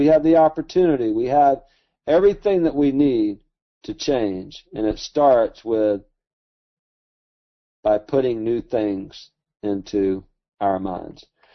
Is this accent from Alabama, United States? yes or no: yes; Alabama, United States; because he's so smart and I'm from Alabama.